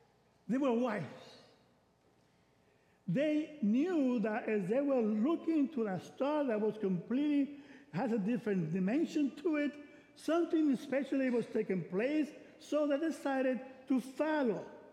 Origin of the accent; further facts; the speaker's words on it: Puerto Rico; English is a second language; now in Springfield, United States; he knew that I was coming from Puerto Rico to Springfield, Missouri, to face a new dynamics of studying English.